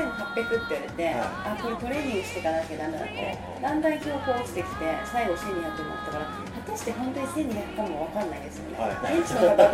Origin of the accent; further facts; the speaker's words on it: Sendai, Miyagi, Japan; 私が仙台出身で、はい、まあ、3.11 2011年に地震が起きた時に、まあ、東京にいたんですよね